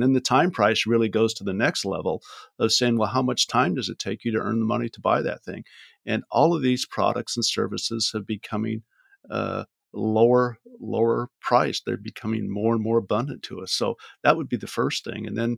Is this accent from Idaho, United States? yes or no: yes; Idaho, United States; You know, I grew up in Idaho. My father had a gas station. And so I kind of come from this working class family of six children.